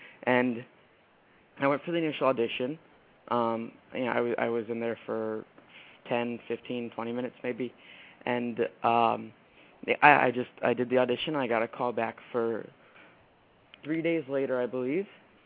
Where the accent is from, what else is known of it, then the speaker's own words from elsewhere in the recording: Westboro, Massachusetts, United States; And I filmed in my hometown of Westboro, Massachusetts, and all around there.